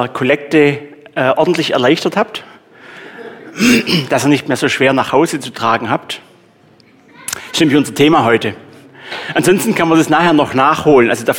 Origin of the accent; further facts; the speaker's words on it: Swabia, Germany; Ich bin Schwabe, es hat ja mal Geld gekostet.